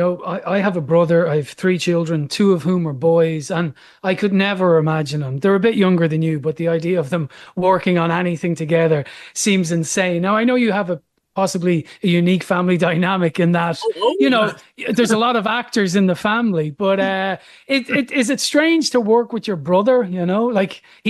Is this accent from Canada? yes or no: no; Ireland; And Malcolm, you know, I mentioned I'm an Irish guy. So it took me a while for my ear to adjust to the dialect, to like 1950s Pittsburgh.